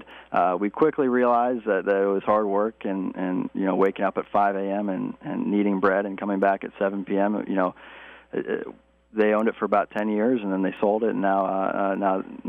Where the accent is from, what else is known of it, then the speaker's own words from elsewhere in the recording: Chapel Hill, North Carolina, United States; I grew up in Chapel Hill, and any week in the Carolinas is a good week.